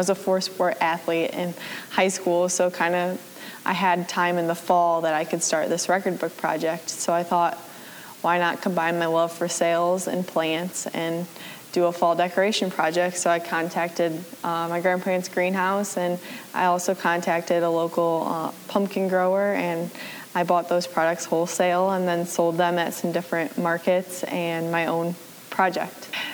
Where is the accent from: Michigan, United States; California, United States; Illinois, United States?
Illinois, United States; Flanagan; I'm from Flanagan, Illinois.